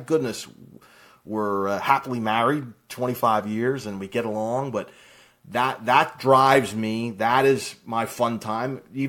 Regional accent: Philadelphia, Pennsylvania, United States; And go figure, I'm from Philadelphia, and the kid gets drafted by the Phillies.

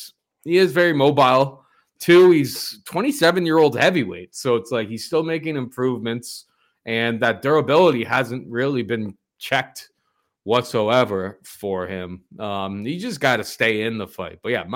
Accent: Canada; Here, we're Canadian.

